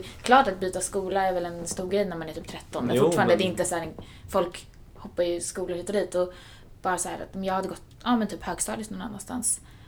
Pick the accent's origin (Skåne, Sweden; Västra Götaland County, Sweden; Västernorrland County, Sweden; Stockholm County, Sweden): Stockholm County, Sweden; Huddinge; Huddinge.